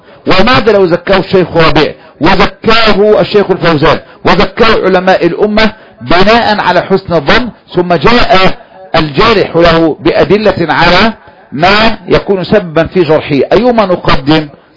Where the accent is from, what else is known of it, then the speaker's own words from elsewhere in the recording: Egypt; وهذا كان فتنة عندنا في مصر